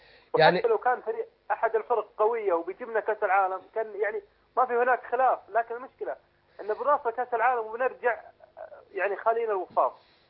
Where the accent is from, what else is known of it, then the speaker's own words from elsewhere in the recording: Saudi Arabia; وأنا صراحة يعني من السعودية